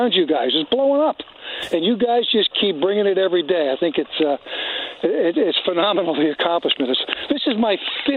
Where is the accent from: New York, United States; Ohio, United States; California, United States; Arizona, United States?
New York, United States; Troy; No, I'm from New York. That's why, you know, Yankees and Troy, New York